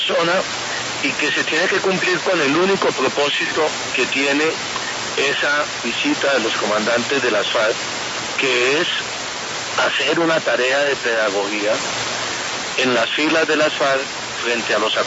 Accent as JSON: {"language": "Spanish", "country": "Colombia"}